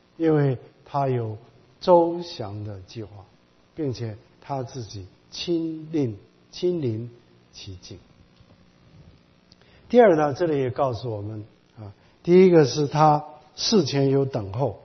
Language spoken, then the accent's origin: Chinese; China; 我们中国人就是爱讲话，爱讲闲话。